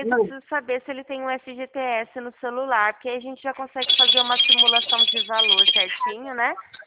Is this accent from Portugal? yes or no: no; São Paulo, Brazil; Eu sou do interior de São Paulo, Roseli.